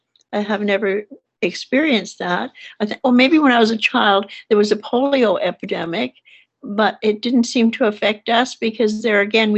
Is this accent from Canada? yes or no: yes; Canada; born there; I'm 86 years old. And my race, I was born in Canada, but my parents, both from England, British.